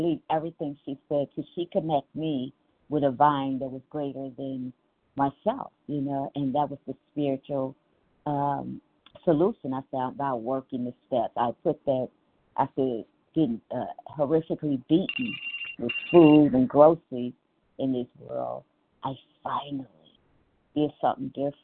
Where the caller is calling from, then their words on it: Cincinnati, Ohio, United States; I am calling from Ohio, Cincinnati.